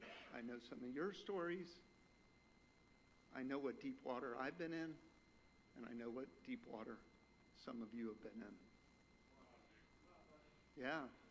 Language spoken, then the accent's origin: English; Miami, Florida, United States; I grew up in Miami, Florida in the late 70s.